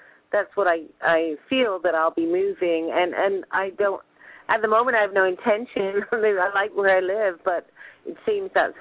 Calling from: Clearwater, Florida, United States; I'm Clearwater, Florida.

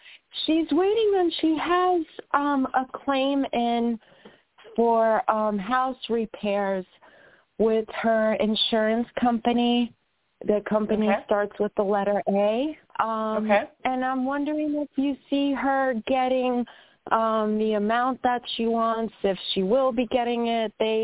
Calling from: New York, United States; from New York.

